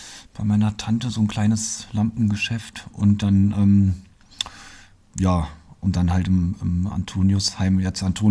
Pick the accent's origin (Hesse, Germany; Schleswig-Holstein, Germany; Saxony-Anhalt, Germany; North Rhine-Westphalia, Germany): Hesse, Germany; Landenhausen; also born or lived in Fulda; ich bin in Fulda geboren und im Vogelsberg aufgewachsen, im wunderschönen Landenhausen, Wartenberg, das ist ja unweit von Fulda. Und dann war ich ziemlich oft in Bimbach bei meiner Oma.